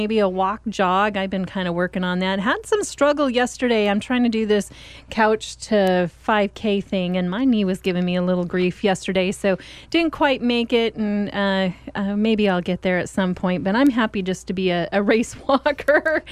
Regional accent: Oregon, United States; when I tell people I'm from Oregon, when I've lived in other parts of the country, they're like, oh my goodness, you're from Oregon?

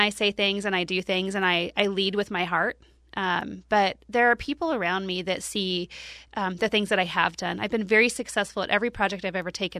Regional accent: Salem, Oregon, United States; I grew up here in Northeast Salem. I grew up with the Native American community. I grew up very poor.

